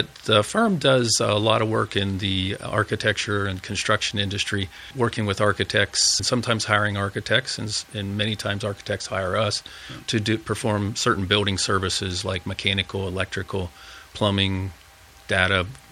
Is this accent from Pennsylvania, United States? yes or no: yes; Pennsylvania, United States; Yes, I grew up here in Bedford County.